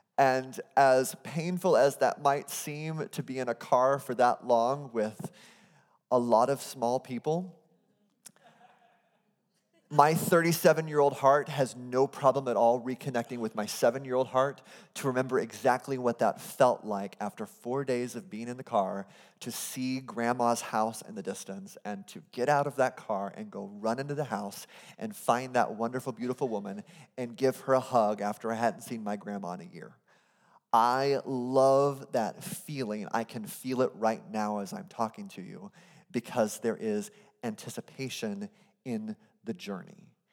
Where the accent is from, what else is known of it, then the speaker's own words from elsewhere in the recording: Phoenix, Arizona, United States; I grew up out in Phoenix, Arizona, and my family has always lived a really long distance away.